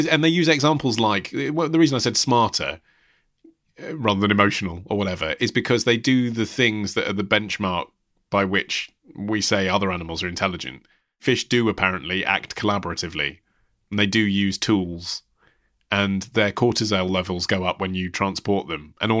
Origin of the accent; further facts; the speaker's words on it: United States; I can't because I'm American.